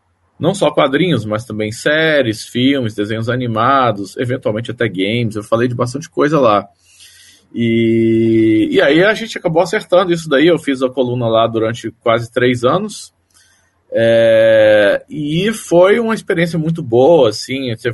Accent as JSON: {"language": "Portuguese", "town": "Brasília", "region": "Federal District", "country": "Brazil", "said": "eu venho de Brasília, né? Originalmente, eu falo de Brasília, não hoje"}